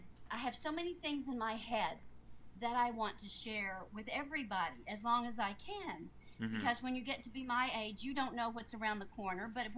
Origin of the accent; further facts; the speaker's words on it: New England, United States; But I was raised in New England, and people in New England love education.